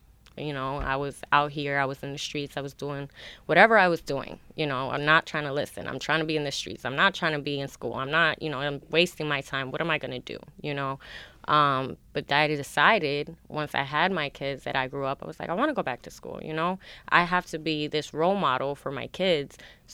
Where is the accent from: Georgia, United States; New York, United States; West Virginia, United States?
New York, United States; Rochester; Yes, but it's Rochester.